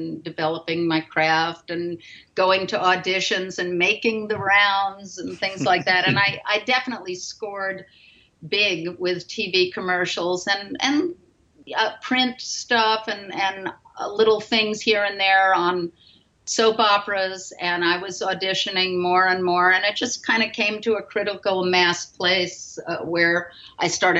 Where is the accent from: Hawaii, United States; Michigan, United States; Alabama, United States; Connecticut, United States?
Connecticut, United States; Stamford; also born or lived in Manhattan; I was born actually in Manhattan, but grew up mostly in Stamford, Connecticut.